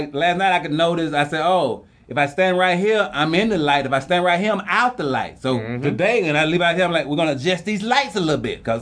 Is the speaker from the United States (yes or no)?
yes; Carrollton, Georgia, United States; like I used to host like a night in my hometown right outside, it's called Carrollton, Georgia.